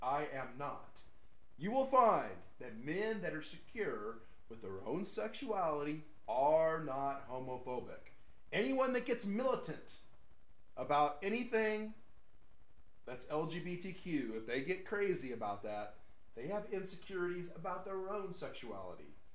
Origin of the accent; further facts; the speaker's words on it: Temple City, California, United States; And of course, I was close to my grandparents because I grew up in Temple City, Arcadia, California, and they lived in San Gabriel, not far away.